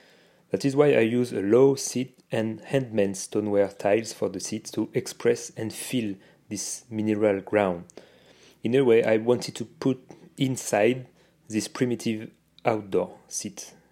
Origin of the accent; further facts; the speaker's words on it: France; English is a second language; I'm a designer from France